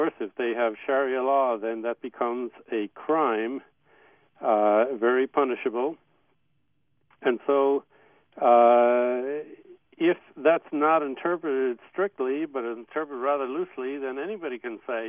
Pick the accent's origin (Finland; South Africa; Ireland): Ireland; now in United States; I was raised in Ireland, which is a very Catholic country, or was until recently, and then was in the States